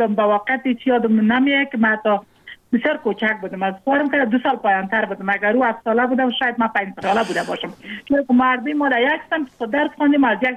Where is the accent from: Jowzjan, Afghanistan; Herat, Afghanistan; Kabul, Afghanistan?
Jowzjan, Afghanistan; ما مکتب در ولایت جوزجان خواندیم، چون متولد ولایت جوزجان هستم. تحصیلات ما در امو ولایت ما به تمام رساندیم، به عروسی کردیم در ولایت لوگر،